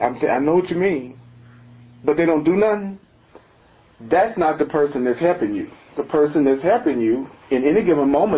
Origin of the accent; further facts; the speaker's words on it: the South, United States; And so, you know, growing up in the South, a nigga was such a charged word.